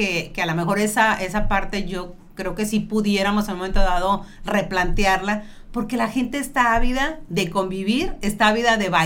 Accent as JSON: {"language": "Spanish", "country": "Mexico", "said": "La naturaleza, nuestra naturaleza, y más los mexicanos, creo"}